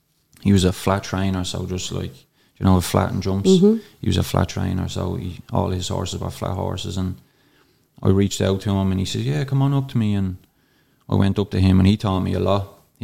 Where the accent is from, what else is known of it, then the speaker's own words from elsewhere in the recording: Dublin, Leinster, Ireland; I've had probably, I'd say, up in around 10 horses like growing up in Darndale, and most of them got pounded.